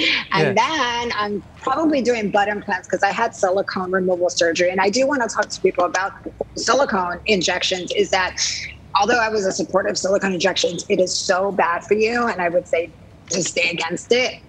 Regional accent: New Jersey, United States; I grew up in New Jersey by the Jersey Shore.

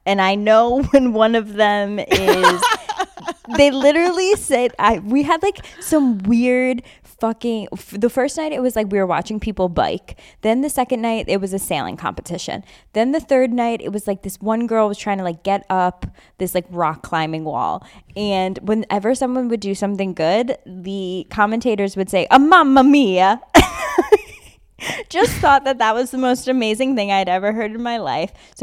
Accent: New York, United States; explained to Craig that because we're from New York, our hand movements are a little different.

